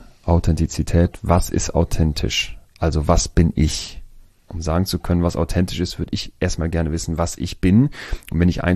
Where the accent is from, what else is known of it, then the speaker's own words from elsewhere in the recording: Germany; als Deutscher